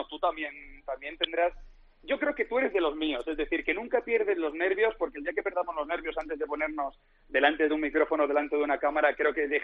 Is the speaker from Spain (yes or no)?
yes; Móstoles, Community of Madrid, Spain; mi madre es linense, mi madre es de La Línea. Mi padre es madrileño, yo nací en Madrid, pero a los pocos minutos me fui a Móstoles y me siento, bueno